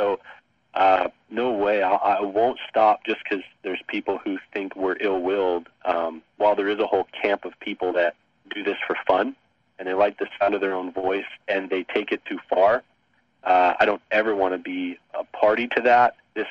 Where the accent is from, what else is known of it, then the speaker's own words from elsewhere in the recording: Canada; I'm a Canadian.